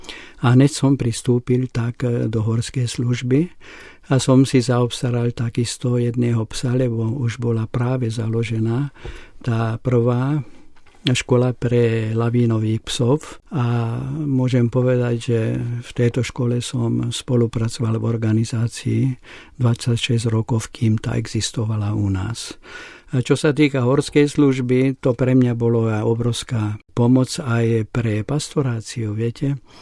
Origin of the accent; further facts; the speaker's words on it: Bratislava, Bratislava Region, Slovakia; first language Hungarian; Slovak is a second language; Moja materinská reč je maďarská, ale ja som chodil málo do maďarských škôl. A začal som v ľudovej škole nemčinu, lebo my sme bývali na druhej strane Petržalky.